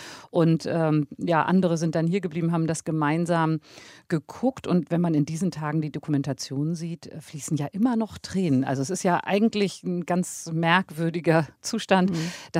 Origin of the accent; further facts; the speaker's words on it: Hamburg, Germany; accent: Hamburg; Ja, also es klingt, glaube ich, schon ein bisschen hamburgisch, wenn ich so rede, aber platt oder so kann ich jetzt nicht so gut.